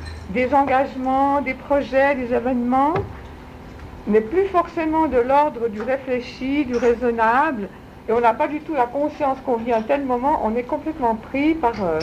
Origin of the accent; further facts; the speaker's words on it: Geneva, Switzerland; Je suis née en 1945 à Genève, de père et de mère genevois. Un père-fils d'émigrés uranais, si on peut dire, petit-fils d'émigrés uranais, prof au collège